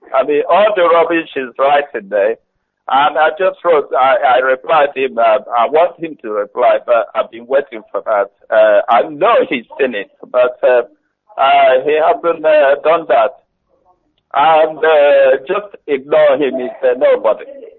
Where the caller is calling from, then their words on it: London, United Kingdom; I'm calling from London here.